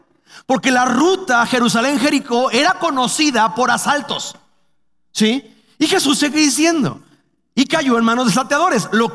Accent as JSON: {"language": "Spanish", "town": "Cuernavaca", "region": "Morelos", "country": "Mexico", "said": "yo soy de Cuernavaca, yo vengo de Cuernavaca"}